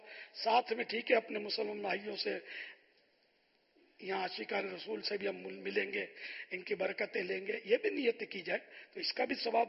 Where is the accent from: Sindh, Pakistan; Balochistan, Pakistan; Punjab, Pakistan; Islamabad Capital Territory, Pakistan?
Sindh, Pakistan; Karachi; میں ہوں باب المدینہ کا, میری پیدائش ہے, رہتا بھی باب المدینہ میں ہوں, لیکن اس کا مطلب یہ نہیں کہ میں خالی باب المدینہ کا ہوں.